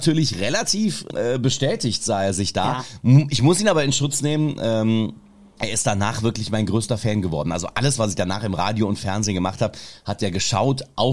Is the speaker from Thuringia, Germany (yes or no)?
no; Untereschbach, North Rhine-Westphalia, Germany; Es war dann auch im Bergischen Land, wo ich aufgewachsen bin, in Untereschbach, also im Rheinisch-Bergischen Kreis, ganz klar